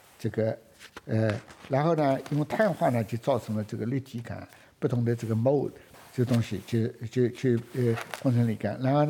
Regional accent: Beijing, China; 但是你要晓得我是北京的

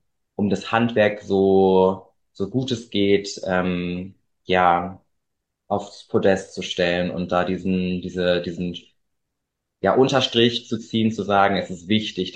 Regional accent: Lünen, North Rhine-Westphalia, Germany; also born or lived in Bavaria / Pforzheim; Ich bin aufgewachsen in Lünen. Das liegt bei Dortmund. Also so Nordrhein-Westfalen, da fängt so langsam das Münsterland an und die Ausbildung in Bayern und studiert habe ich dann in Pforzheim.

